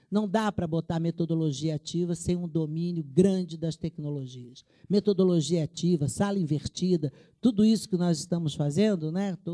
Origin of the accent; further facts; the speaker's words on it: Rio de Janeiro, Brazil; vai surfar, né, como boa carioca, vai surfar em todas as praias